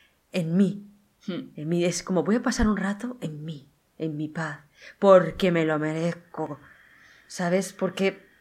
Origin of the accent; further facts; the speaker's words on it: Alicante, Valencian Community, Spain; now in Madrid, Spain; yo soy de Alicante, también como Marta, sí, pero ahora vivo en Madrid, que también me encanta Madrid, de decirlo, soy como madrileña de adopción.